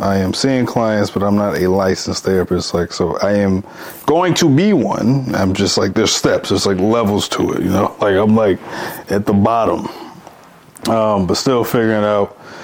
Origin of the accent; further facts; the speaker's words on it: St. Louis, Missouri, United States; I am 30 years old. I'm from St. Louis, also known as the Lou.